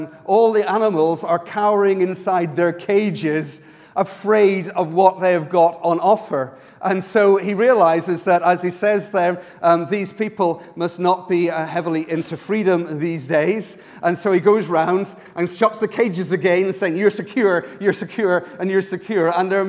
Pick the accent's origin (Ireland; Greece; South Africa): Ireland; I was brought up in Ireland, a very religious country, one that's which both had religion on both the Protestant and Catholic side.